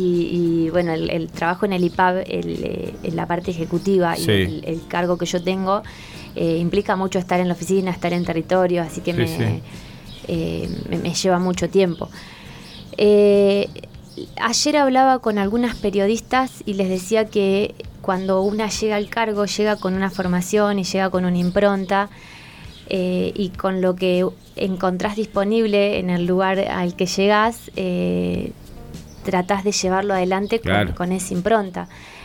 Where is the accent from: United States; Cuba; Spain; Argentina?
Argentina; Santa Rosa, La Pampa; yo soy de Santa Rosa, somos militantes.